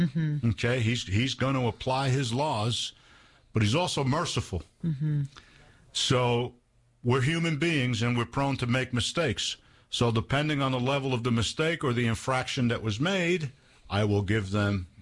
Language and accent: English; Hoboken, New Jersey, United States; accent: New Jersey; I'm originally from New Jersey, as you can tell from my accent, I guess. I grew up in Hoboken, New Jersey